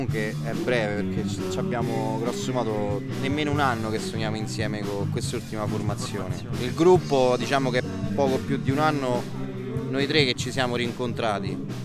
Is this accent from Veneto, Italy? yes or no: no; Civita Castellana, Lazio, Italy; Allora, io sono di Città Castellana